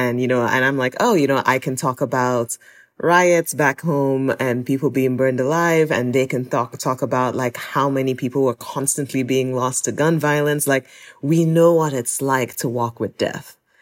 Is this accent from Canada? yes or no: no; Nigeria; growing up in Nigeria, it wasn't really war. It wasn't war. Like, I didn't grow up in war, but it was just a lot of like political and ethnic violence.